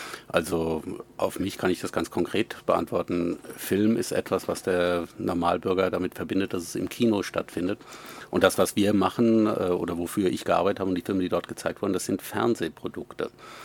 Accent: Oberursel, Hesse, Germany; now in Wiesbaden, Germany; gekommen nach Georgenborn. Meine Eltern sind hier hingezogen. Der Vater war hier tätig und wir mussten mitkommen. Aber geboren, aufgewachsen bin ich in Oberursel. Das ist nicht allzu weit weg, aber doch nicht Wiesbaden.

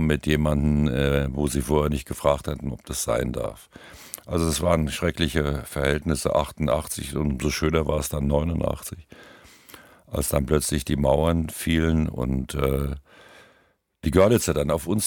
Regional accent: Wrocław, Lower Silesian Voivodeship, Poland; born there; Ja, das ist auch nicht schwer, weil Breslau ist ja meine Geburtsstadt

